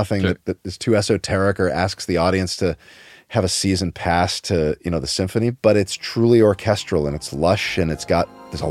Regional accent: Connecticut, United States; I'm from Connecticut. We don't feel emotion.

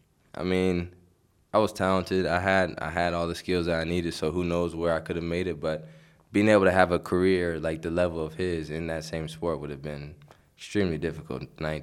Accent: Cincinnati, Ohio, United States; born there; I mean, growing up, I was always with my uncles because I was born in Cincinnati and they were always around.

